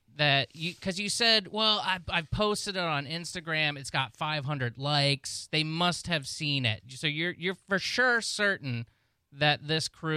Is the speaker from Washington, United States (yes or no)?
no; Largo, Florida, United States; I grew up in Largo